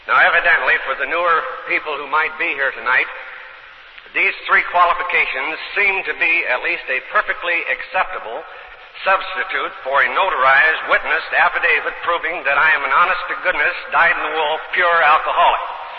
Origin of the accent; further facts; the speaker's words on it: Carmichael, California, United States; I think that Herb mentioned that … If he didn't, it is. I'm from Carmichael, California.